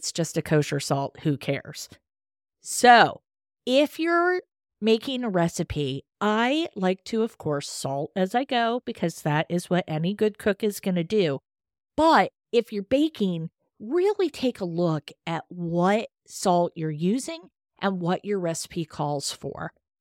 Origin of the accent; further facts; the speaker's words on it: Pennsylvania, United States; Because I grew up in Pennsylvania, very homestyle cooking, loved it.